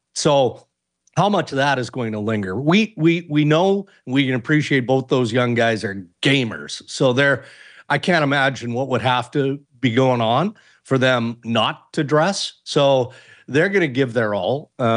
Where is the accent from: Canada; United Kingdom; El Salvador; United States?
Canada; As a Canadian, I cannot bet against Connor McDavid, Sidney Crosby, and Nathan MacKinnon.